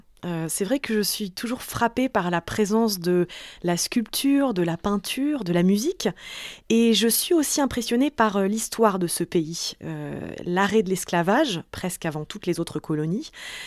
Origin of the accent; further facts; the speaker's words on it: Paris, Île-de-France, France; je suis née à Paris. Ma mère est française, mais mon père est haïtien. Donc j'ai une bonne partie de ma famille qui se trouve là-bas en Haïti.